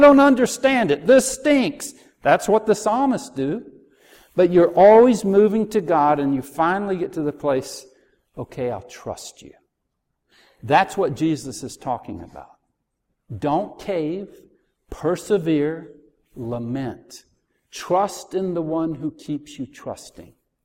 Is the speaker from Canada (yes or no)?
no; United States; I have to admit, I'm an optimist. I'm an American.